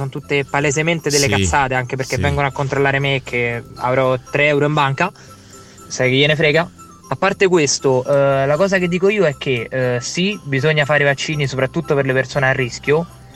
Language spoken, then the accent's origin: Italian; Rome, Lazio, Italy; vengo da Roma.